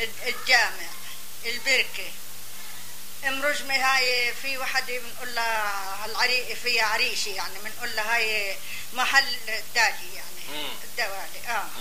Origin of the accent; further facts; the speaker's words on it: Mughr al-Khayt, Safed, Palestine; لا في مغار حزور، احنا من مغار الخيط.